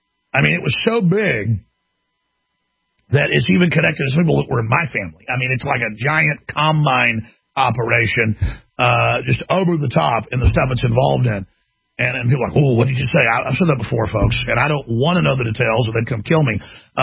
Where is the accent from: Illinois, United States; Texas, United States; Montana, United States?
Texas, United States; Dallas; I grew up around them in Dallas with the biggest names.